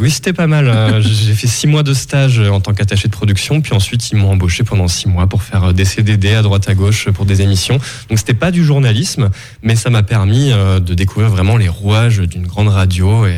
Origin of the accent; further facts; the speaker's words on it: Grand Est, France; je viens de Lorraine, voilà, originaire d'un petit village au sud de Nancy, à la frontière avec les Vosges. Et du coup, j'ai fait toutes mes études là-bas avant de faire un an à Paris, puis ensuite arriver ici en Vendée.